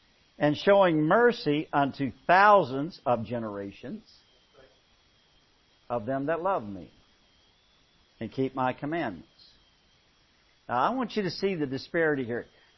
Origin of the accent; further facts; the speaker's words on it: United States; Well, I grew up in the United States. My grandpa was a tobacco farmer.